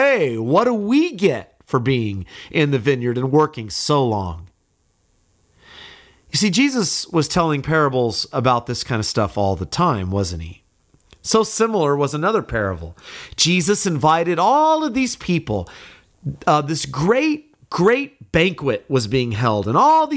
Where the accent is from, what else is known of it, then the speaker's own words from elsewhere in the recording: California, United States; In my hometown growing up in California, there was a guy there